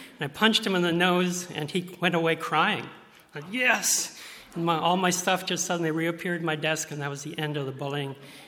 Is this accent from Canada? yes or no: yes; Mount Forest, Ontario, Canada; I'm a local boy. I grew up in Mount Forest, as some of you know. I went to Kenilworth Public School and then came to Mount Forest Public School for grade 7 and 8, and then went off to Norwell High School.